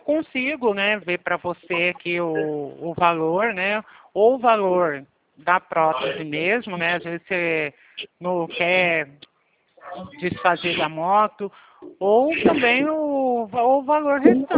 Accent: São Paulo, Brazil; Nós somos de São Paulo.

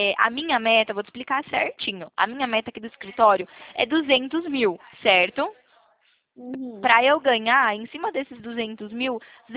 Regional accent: Bebedouro, São Paulo, Brazil; Eu sou do interior de São Paulo. Sou de Bebedouro

